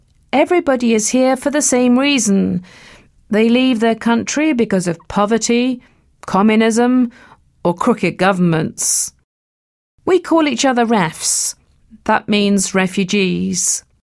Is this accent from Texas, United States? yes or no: no; Miami, Florida, United States; also born or lived in Nicaragua; We came to Miami in 1987 as immigrants when I was a baby. We're originally from Nicaragua in Central America. I grew up in Miami in La Pequeña Habana, which is Spanish for Little Havana.